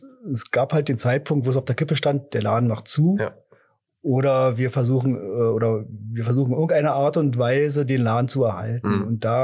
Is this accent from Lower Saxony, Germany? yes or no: no; Berlin, Germany; ich komme ja aus Berlin und wohne jetzt erst seit knapp etwas über 2 Jahren hier.